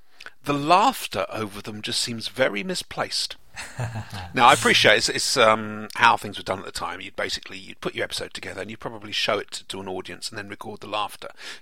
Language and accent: English; Jersey; I'm from Jersey.